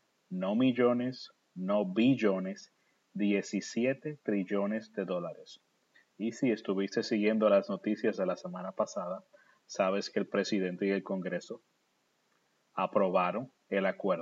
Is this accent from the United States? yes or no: yes; United States; como americanos, como país, nos hemos estado acostumbrando tanto a usar las deudas para pagar por lo que no podemos pagar